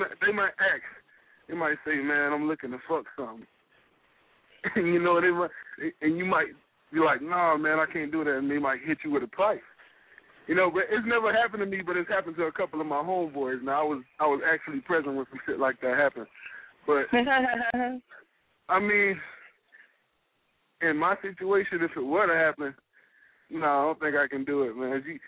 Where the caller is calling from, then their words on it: Florida, United States; from South Florida, you know.